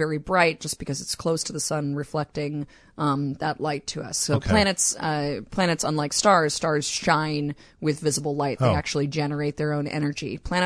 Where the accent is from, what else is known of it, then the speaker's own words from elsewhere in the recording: New York City, New York, United States; I grew up in New York City, and so my ability to know what everything is in the night sky was hindered for a long time.